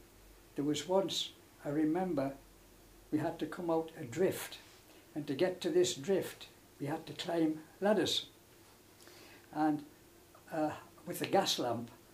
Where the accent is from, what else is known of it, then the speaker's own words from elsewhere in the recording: Allendale, North East England, United Kingdom; Well, I was born in Allendale in 1920, and I went to Allendale School.